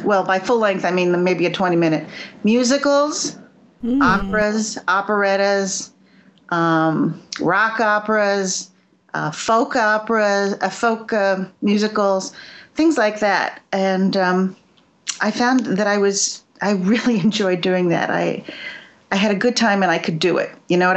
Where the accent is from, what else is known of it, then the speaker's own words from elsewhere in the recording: New Jersey, United States; I know, and I have my girlfriends that I grew up with in New Jersey listen to it and they start crying.